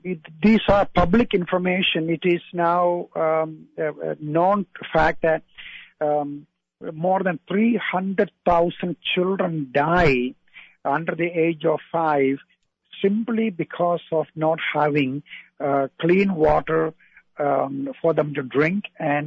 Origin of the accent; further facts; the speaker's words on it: India; And, having born and raised in India, of course, I was always concerned about over 1 billion people live in the country.